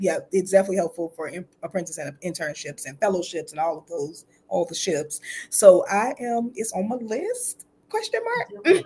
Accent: New Orleans, Louisiana, United States; I'm originally from New Orleans, so my plan is to be able to set up a little base there

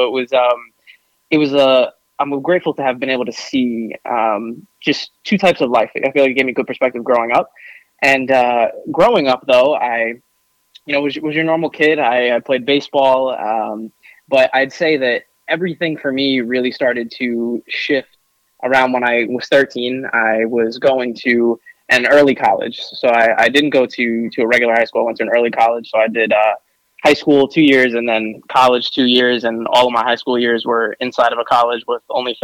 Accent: North Carolina, United States; also born or lived in New York; And I grew up in North Carolina, but went back and forth to New York a lot growing up to see my family, because I'm Puerto Rican and Italian, and I've got a really big Puerto Rican side.

